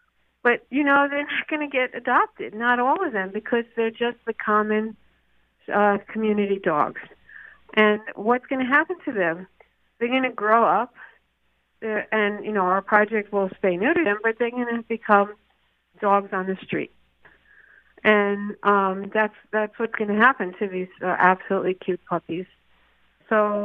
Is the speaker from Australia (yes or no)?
no; Brooklyn, New York, United States; I grew up in Brooklyn, New York, and we had street dogs on our corner.